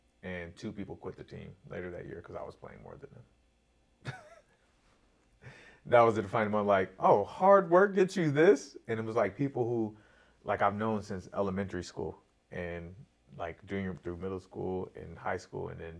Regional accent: Corona, California, United States; I grew up in Corona.

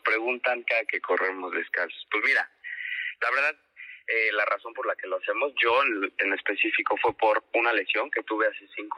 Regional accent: Mexico; Pero pues como buen mexicano, nada más bastó que me dijeran que no podía y lo hice

